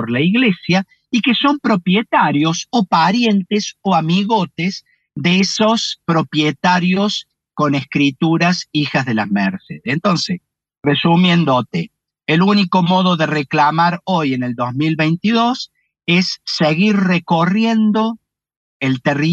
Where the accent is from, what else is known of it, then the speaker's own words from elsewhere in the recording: Córdoba, Argentina; soy hijo y nieto de italiano y bisnieto de austríaco y de árabes, obviamente. Pero yo me siento bien cordobés a ritmo … con gusto a peperina.